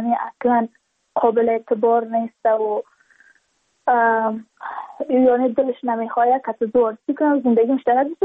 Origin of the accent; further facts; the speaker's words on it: Badakhshan, Afghanistan; چون ما از بدخشان هستیم